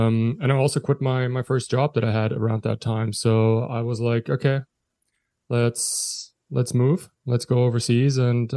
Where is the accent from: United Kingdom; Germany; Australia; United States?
Germany; Bavaria; English is a second language; moved away as an adult; now in Halifax, Canada; I'm originally from Germany, close to Munich. Grew up in the south of it. And yeah, I moved to Halifax, Nova Scotia almost 6 years ago now in 2017.